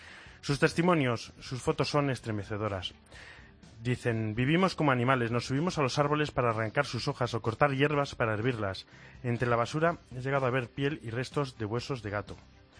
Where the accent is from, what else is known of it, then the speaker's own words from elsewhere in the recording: Castilla-La Mancha, Spain; Soy alguien de La Mancha.